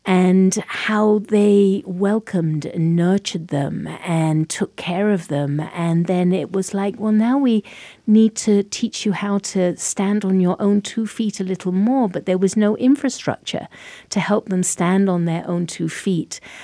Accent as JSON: {"language": "English", "country": "United Kingdom", "said": "I don't know if it's because we're both British"}